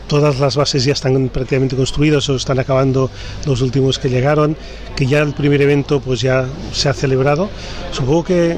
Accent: Palamós, Catalonia, Spain; yo soy de Palamos y claro, siempre tiras para la tierra así.

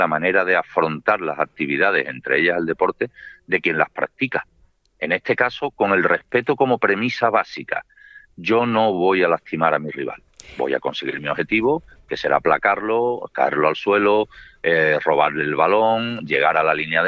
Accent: Jerez de la Frontera, Andalusia, Spain; Yo soy de Jerez de la Frontera.

